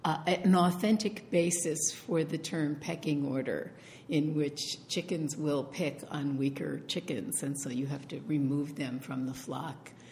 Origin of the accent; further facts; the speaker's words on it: Maine, United States; I was raised on a chicken farm in Maine.